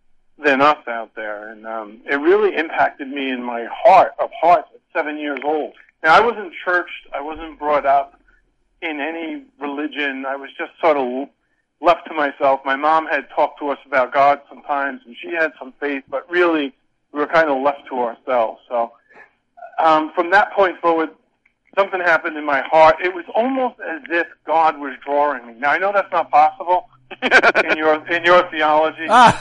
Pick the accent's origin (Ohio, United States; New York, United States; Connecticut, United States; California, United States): New York, United States; I come from Eastern Long Island, and me and a bunch of my buddies were out there in the woods.